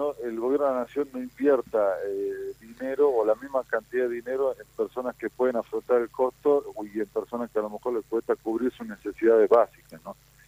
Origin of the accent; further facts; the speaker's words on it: Tucumán, Argentina; yo soy de Tucumán